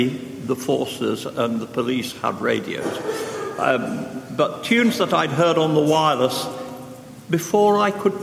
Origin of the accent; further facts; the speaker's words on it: Chaddesden, East Midlands, United Kingdom; born there; I was born in Chadderston in 1941, in the midst of World War II. My parents were broadly Christian, but not church-going. And there are lots of those about. Chadderston was then a village on the outskirts of Derby.